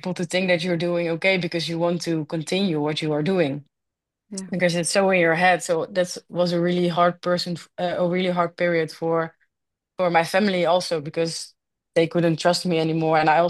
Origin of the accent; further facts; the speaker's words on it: Netherlands; English is a second language; because I'm from the Netherlands, so the winters are shitty, like with rain and cold